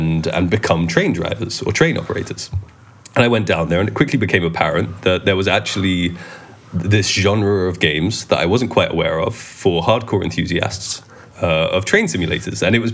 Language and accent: English; Gillingham, South East England, United Kingdom; Yes, I am indeed. Yeah, I was born in Gillingham.